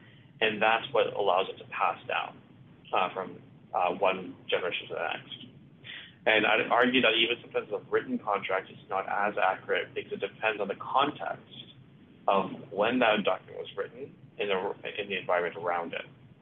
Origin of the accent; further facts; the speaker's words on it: Canada; because it brought us together and made us feel proud about being Canadian.